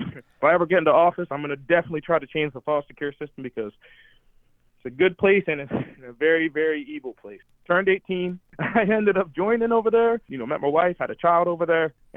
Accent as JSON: {"language": "English", "town": "Philadelphia", "region": "Pennsylvania", "country": "United States", "tie": "born there", "said": "I was born in Philly. I have 9 other siblings. Pretty much from the age of 3 until I was 18, I was in the foster care system."}